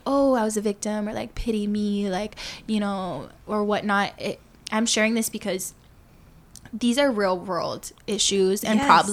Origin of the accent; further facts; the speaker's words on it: Hawaii, United States; when you're born and raised in Hawaii, you really know the diversity of the culture, and that we are very much blended down here